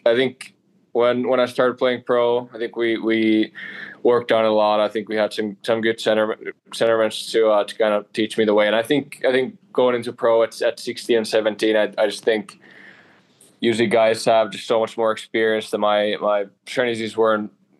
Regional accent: Oulu, North Ostrobothnia, Finland; born or raised there; English is a second language

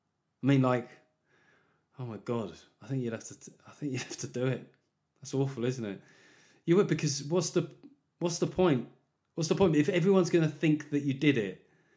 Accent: New York City, New York, United States; I'm a New Yorker. Eh? I got to stay angry.

